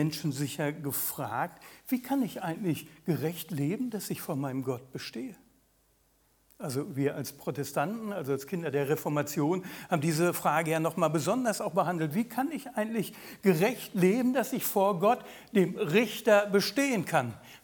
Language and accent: German; West Germany, Germany; Als Wessi, ich glaube, als Ossi ist das noch.